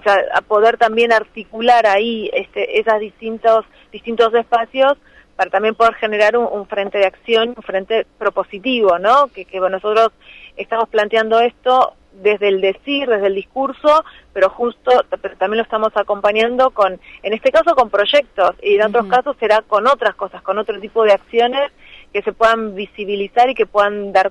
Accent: Morón, Buenos Aires Province, Argentina; Yo soy de Morón.

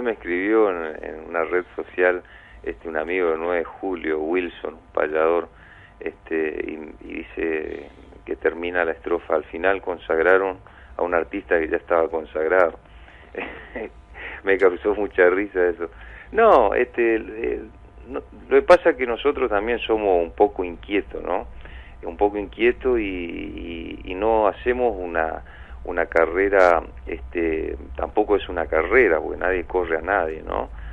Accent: Chaco, Argentina; También tenemos la historia de Margarita Belén, del 13 de diciembre en la provincia del Chaco, de donde vengo yo.

